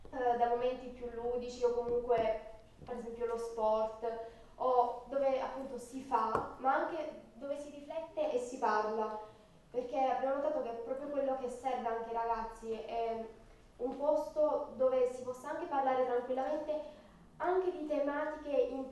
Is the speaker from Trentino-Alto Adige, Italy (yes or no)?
no; Teramo, Abruzzo, Italy; ho 16 anni e sono di Teramo, però della parrocchia di Villa Lipa.